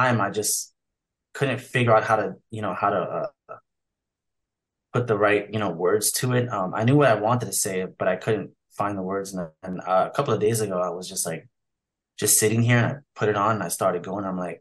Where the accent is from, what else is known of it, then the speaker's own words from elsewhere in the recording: New York City, New York, United States; Like I grew up in Harlem, New York City.